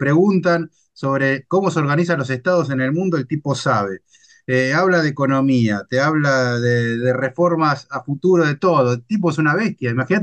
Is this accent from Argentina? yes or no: yes; Argentina; en la época que nosotros como argentinos bien conocemos